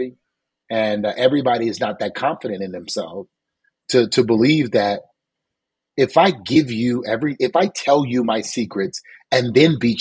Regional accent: the South, United States; You know, I'm from the South, and you know, you see racism and you see stuff the way it is.

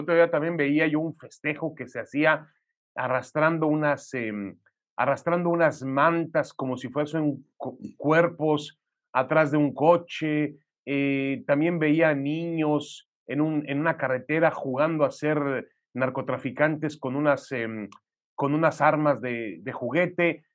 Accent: Mexico; en toda esta guerra que afrontamos como mexicanos

